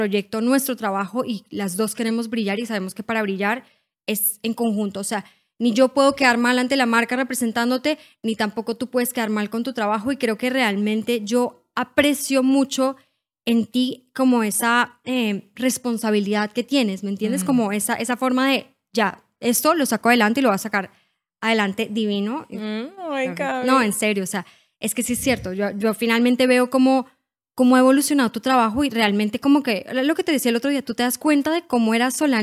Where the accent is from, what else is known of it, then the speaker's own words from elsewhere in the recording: Colombia; accent: Colombian; now in Peru; Ya vivo acá desde hace 8 años, pero todavía sigo con mi acento colombiano, pero con algunas palabras ya peruanas.